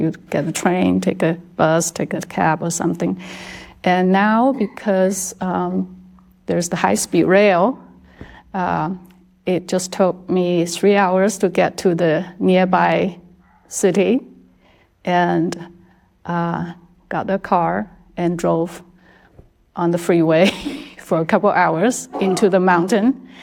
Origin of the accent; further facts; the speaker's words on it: Guangzhou, Guangdong, China; It's kind of in southern China, but not as south as my hometown Guangzhou, where the sixth ancestor used to live.